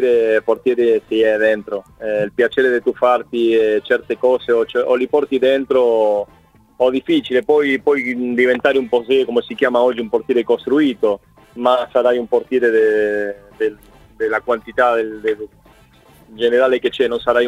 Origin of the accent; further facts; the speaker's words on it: Argentina; ho avuto la possibilità di esordire nella categoria massima del mio paese.